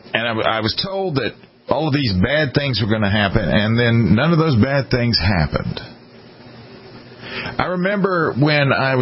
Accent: the South, United States; I am born and raised in the South.

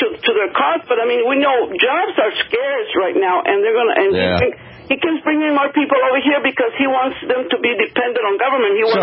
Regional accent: El Paso, Texas, United States; born there; I was born here in El Paso.

